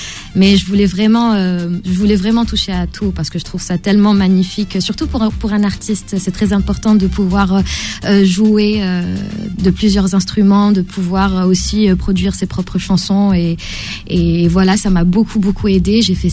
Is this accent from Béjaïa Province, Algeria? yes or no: no; Algiers, Algiers Province, Algeria; j'ai grandi à Alger. Je suis née à Alger. Toute ma vie, je l'ai vécu à Alger. Et après, on est parti 42. Après, on est parti à Tipaza.